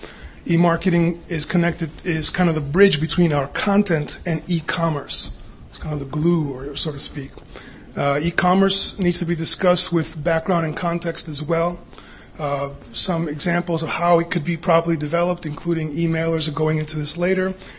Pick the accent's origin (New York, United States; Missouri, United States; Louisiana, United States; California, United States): New York, United States; first language Greek; English is a second language; I have trouble growing up in New York speaking slow sometimes. Καλώς ήρθατε, εύχομαι καλή ώρα και να μάθουμε κάτι that's welcome. It's Greek, my first language.